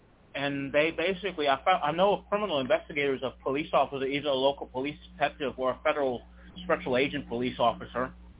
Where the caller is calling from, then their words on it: Charlottesville, Virginia, United States; Charlottesville, Virginia.